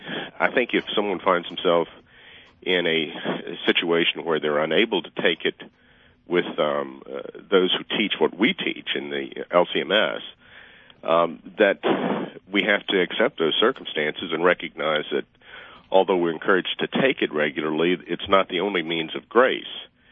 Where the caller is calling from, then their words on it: Roanoke, Virginia, United States; I'm calling from Roanoke, Virginia.